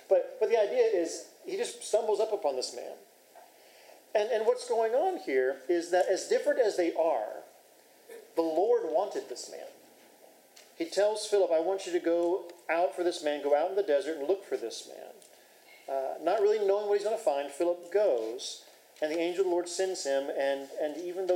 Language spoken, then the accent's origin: English; Southeast, United States; I grew up in the South. South where? I'm talking about international. The Southeast United States, okay? Our culture is very limited, okay? It's biscuits and gravy.